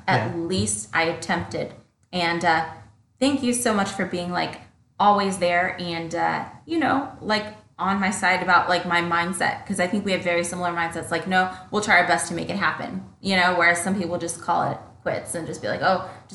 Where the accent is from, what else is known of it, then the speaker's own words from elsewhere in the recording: Ohio, United States; When I was an amateur, I won the overall Arnold, and it's in my hometown of Ohio.